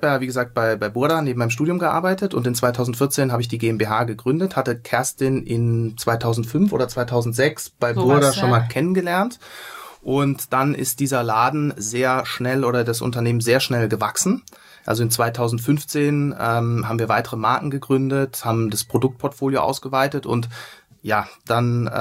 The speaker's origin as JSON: {"language": "German", "town": "Freiburg", "region": "Baden-Württemberg", "country": "Germany", "said": "Genau, also ich komme ursprünglich aus Freiburg. Ich dachte eigentlich, dass ich ganz gut Hochdeutsch spreche, aber jetzt habe ich mich wahrscheinlich schon verraten in den ersten Sätzen."}